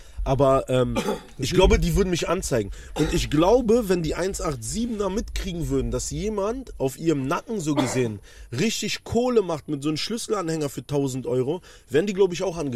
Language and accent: German; Poland; Ich bin aus Polen